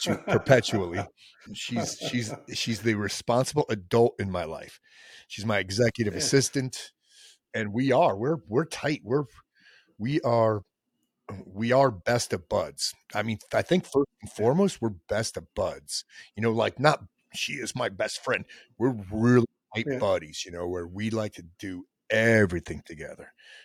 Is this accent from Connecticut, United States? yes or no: yes; Connecticut, United States; Originally from Connecticut. So grew up there.